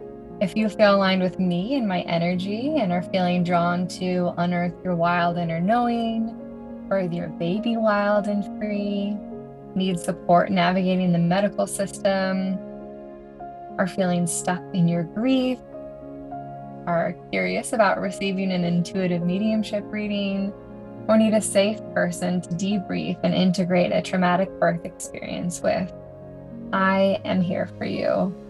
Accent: Washington, United States; And I am from Washington State and have plenty of family there.

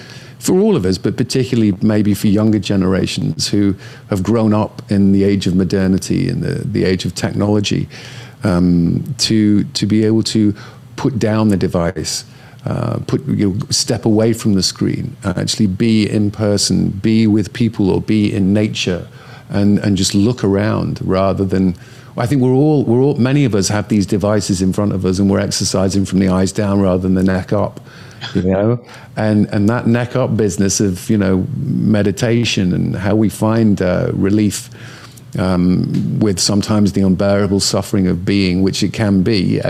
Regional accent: England, United Kingdom; growing up in Northern England where I grew up

